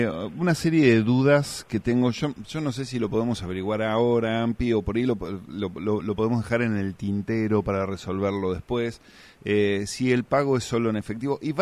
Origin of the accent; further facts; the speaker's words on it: Buenos Aires Province, Argentina; hasta lo que yo sé somos todos bonaerenses.